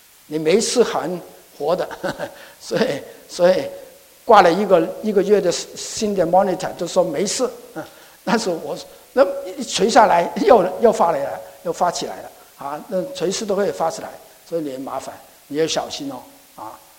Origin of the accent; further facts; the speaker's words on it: Guangdong, China; 我是广东人，就尖麻绿豆